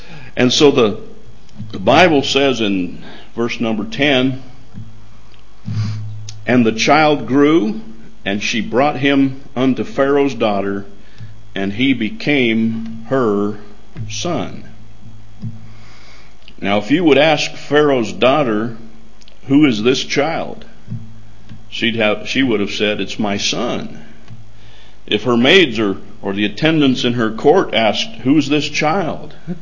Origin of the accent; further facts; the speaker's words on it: United States; It's very difficult for me as an American to address people living in parts of this world where liberty and freedom are little known or unknown completely.